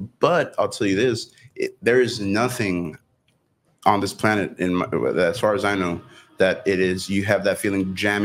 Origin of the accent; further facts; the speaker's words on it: Rio Grande City, Texas, United States; I was born in Rio Grande City, raised. Pretty much in Rio most of my life.